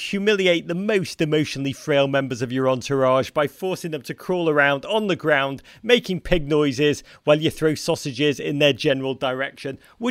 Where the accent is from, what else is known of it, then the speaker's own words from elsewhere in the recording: Liverpool, North West England, United Kingdom; I know so well from growing up in Liverpool, not too dissimilar from Dublin or Glasgow.